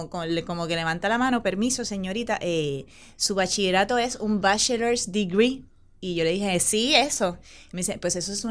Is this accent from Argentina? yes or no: no; Puerto Rico; yo soy de Puerto Rico.